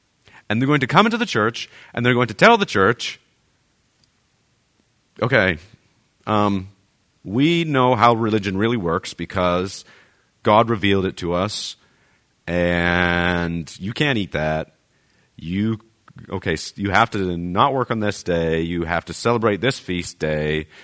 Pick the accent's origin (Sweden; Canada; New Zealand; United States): Canada; But you'd be like, no, thank you, because we're Canadian.